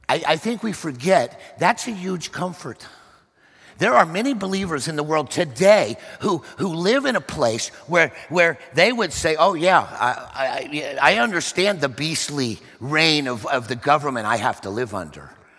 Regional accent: Stillwater, Oklahoma, United States; I'll just pick on my home state. I was born in Oklahoma, Stillwater, Oklahoma, intellectual capital of the universe, if you're a farmer or a rancher.

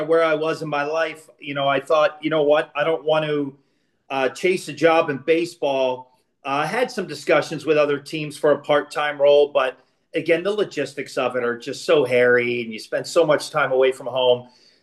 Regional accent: Philadelphia, Pennsylvania, United States; now in Pittsburgh, United States; And when I live in Pittsburgh, I tell people I'm from Philly.

